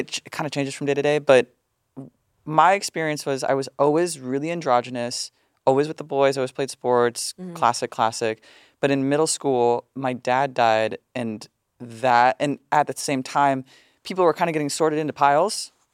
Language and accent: English; United States; And the way to do that... growing up in the United States was their status.